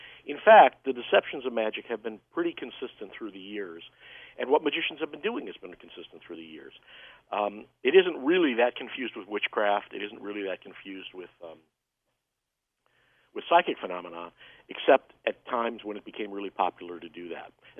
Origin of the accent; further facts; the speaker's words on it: Chicago, Illinois, United States; Oh, well, I was a kid performer in Chicago. I grew up in Chicago, and there was a great magic shop in Chicago and great magicians.